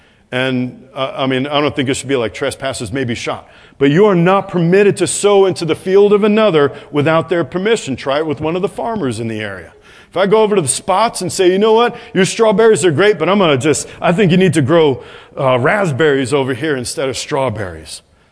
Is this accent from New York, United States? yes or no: yes; New York City, New York, United States; I'm from New York City. Like, yeah, I haven't heard that and worse before.